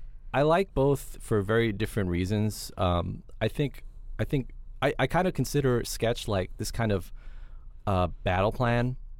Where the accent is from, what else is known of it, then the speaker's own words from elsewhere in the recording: New York City, New York, United States; I'm from New York City, I would go to UCB quite regularly.